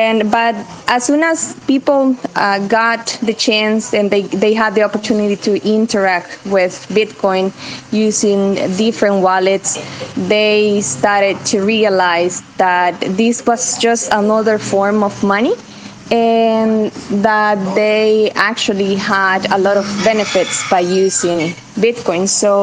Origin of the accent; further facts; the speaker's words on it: El Salvador; as a Salvadorian, so I'm not from Berlin. So we were living, Gerardo and I were living in San Salvador.